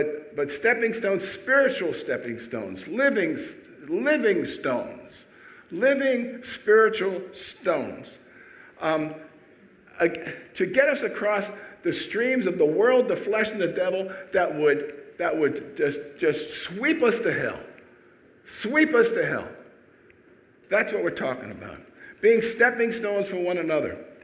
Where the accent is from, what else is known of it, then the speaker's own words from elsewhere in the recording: Manhattan, New York, United States; I'm from Manhattan.